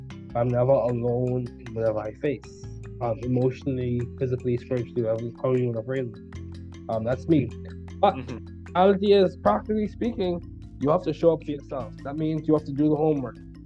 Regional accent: Bahamas; I'm from the Bahamas, so we say things a little differently.

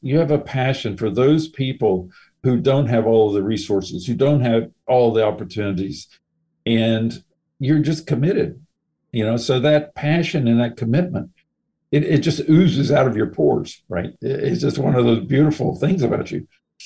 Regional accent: United States; You know, it's not that you're Indian and I'm American

